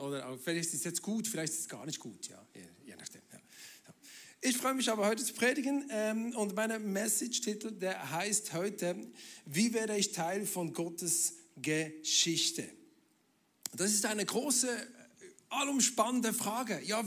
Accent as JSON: {"language": "German", "region": "Bern", "country": "Switzerland", "lives_now": "Schaffhausen, Switzerland", "said": "bin eigentlich aus Bern und jetzt in Schaffhausen, Pastor vom ICF Schaffhausen seit 10 Jahren."}